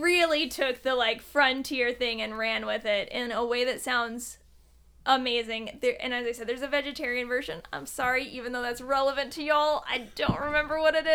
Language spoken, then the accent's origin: English; the South, United States; There's some succotash, which as a Southerner I should have had before, but I haven't.